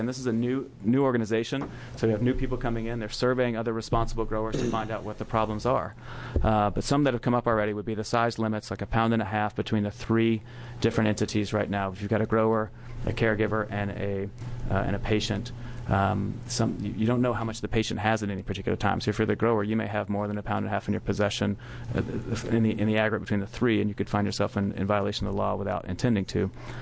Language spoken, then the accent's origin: English; Georgia, United States; I grew up in Georgia where we have Vidalia onions